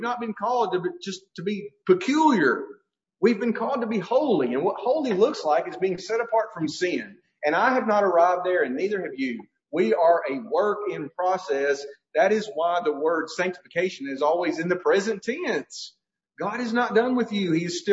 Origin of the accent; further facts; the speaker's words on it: Alabama, United States; I grew up in Northwest Alabama, and I grew up around people who just wanted to be different for the sake of being different.